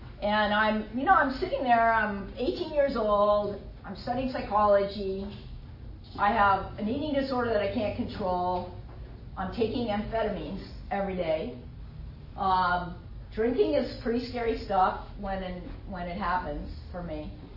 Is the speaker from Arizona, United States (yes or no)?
yes; Arizona, United States; growing up in Arizona, I have three older brothers.